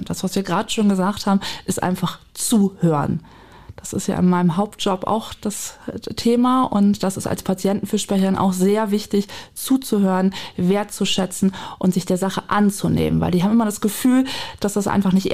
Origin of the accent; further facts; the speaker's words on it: Markhausen, Lower Saxony, Germany; born there; now in Ramsloh, Germany; Einmal Markhausen, einmal vorm Kanal und einmal hinterm Kanal Ramsloh.